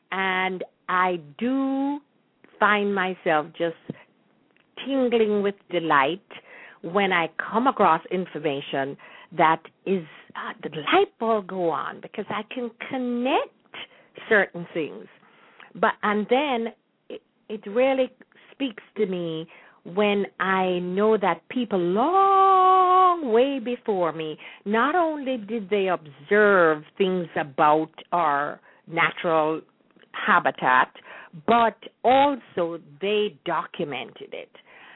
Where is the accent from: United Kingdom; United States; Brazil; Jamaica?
Jamaica; moved away; I am so passionate about growing up in Jamaica, even though I have not been there in a long time and I perhaps will not go back there to reside.